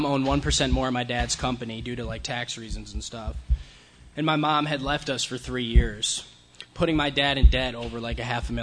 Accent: Scranton, Pennsylvania, United States; I was born in Scranton, Pennsylvania, the show The Office. I was born there. I lived there for 18 years of my life. It's about north of Philly.

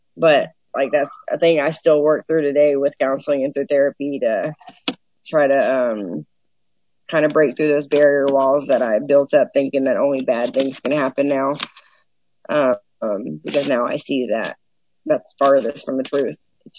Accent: Granbury, Texas, United States; also born or lived in Cleburne, United States; I grew up in Cleburne, Texas, and was born there. I didn't grow up there. I was born there. And then I grew up in Granbury, Texas, and kind of most of my life

